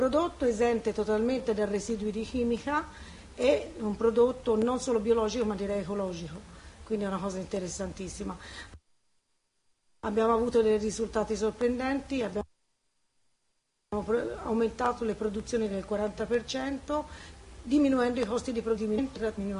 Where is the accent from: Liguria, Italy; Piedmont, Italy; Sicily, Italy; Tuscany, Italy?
Tuscany, Italy; No, sono toscana.